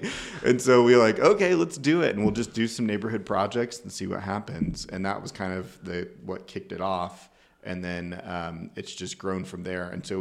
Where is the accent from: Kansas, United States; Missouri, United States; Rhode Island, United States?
Kansas, United States; Salina; I grew up in Salina. Never really thought about Wichita growing up.